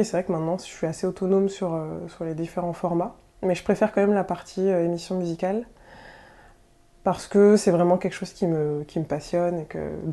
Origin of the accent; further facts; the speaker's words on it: Île-de-France, France; je suis née à Paris et je viens du Val d'Oise.